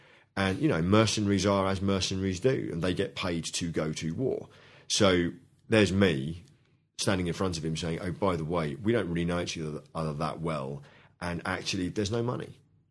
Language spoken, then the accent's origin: English; London, United Kingdom; Initially, when I was brought up in London in the 70s